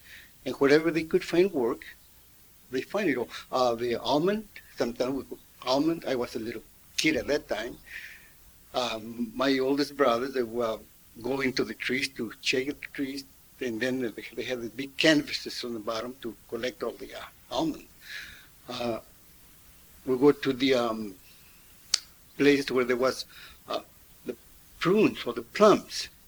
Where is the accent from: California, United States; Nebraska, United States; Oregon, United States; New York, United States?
California, United States; Bakersfield; like I said before, and I was born in Bakersfield, California.